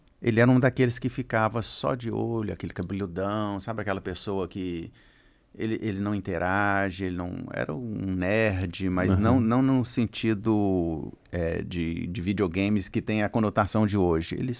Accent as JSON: {"language": "Portuguese", "country": "Brazil", "said": "Aí eu fiquei pensando assim, né, ah, tá falando porque eu sou brasileiro."}